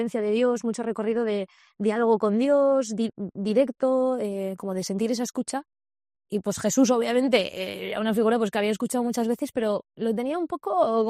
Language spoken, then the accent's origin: Spanish; San Sebastián, Basque Country, Spain; yo soy una chica de Donosti que viene de una familia pues católica, como la mayoría allá por los años 90.